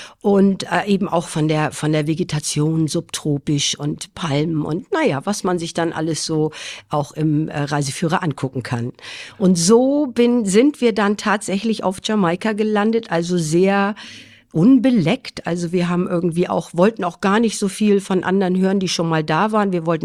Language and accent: German; Schleswig-Holstein, Germany; born there; ich bin 59 Jahre alt, bin gebürtige Schleswig-Holsteinerin